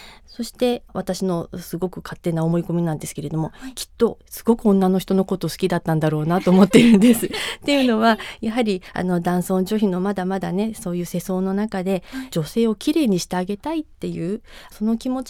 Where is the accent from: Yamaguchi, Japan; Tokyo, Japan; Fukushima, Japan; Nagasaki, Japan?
Tokyo, Japan; Asakusa; 浅草のこのお店が私の実家ですので、物心つく前からお店が自分の遊び場として遊んでいました。